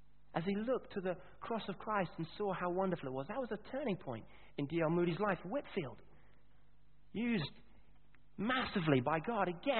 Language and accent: English; Kenya; We used to sing a song when I was growing up in Kenya.